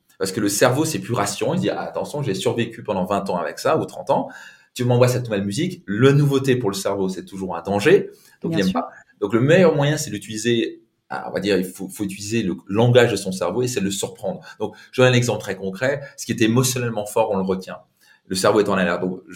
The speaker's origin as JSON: {"language": "French", "region": "Grand Est", "country": "France", "said": "Si moi j'ai pu le faire, alors que je viens d'Alsace avec un père italien, on est parti de zéro"}